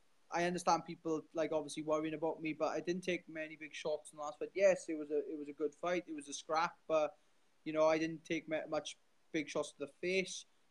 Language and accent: English; Wales, United Kingdom; being Welsh and represent the Welsh people. Like I said, I grew up watching a lot of Welsh sport